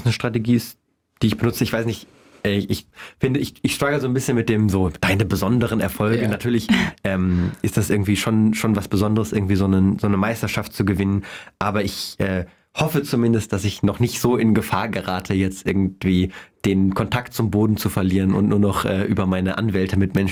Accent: Munich, Bavaria, Germany; born or raised there; also born or lived in Bonn

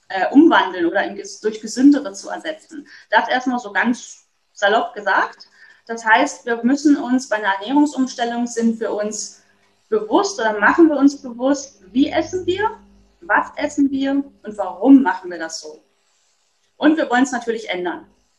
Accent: Dresden, Saxony, Germany; ich bin Ernährungscoach und ich komme aus Dresden, bin jetzt fast 40, habe 2 Kinder mit 7 und 11 Jahren

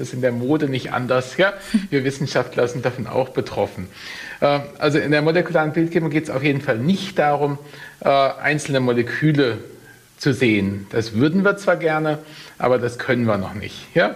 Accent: Mannheim, Baden-Württemberg, Germany; born there; Ich bin in Mannheim geboren und habe in Heidelberg Medizin studiert

